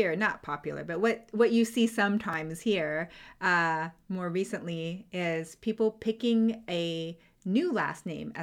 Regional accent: United States; we grew up here in the States.

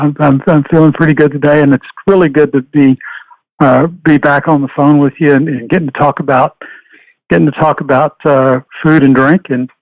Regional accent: Houston, Texas, United States; I'm a native Houstonian. Was born and raised in Houston, went to Sharpstown High School, went to the University of Houston.

